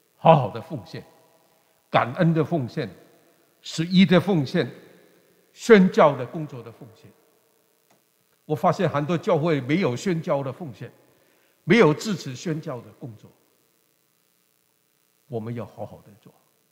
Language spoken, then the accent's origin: Chinese; Hong Kong; also born or lived in China; 我在香港长大，在中国出生，后来到香港长大。